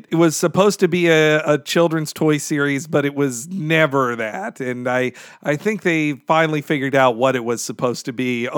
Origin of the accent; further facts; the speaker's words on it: Annapolis, Maryland, United States; but in my hometown of Annapolis, a diner had a 16-scoop ice cream sundae they called the El Cid, which me and 8 others conquered post-college.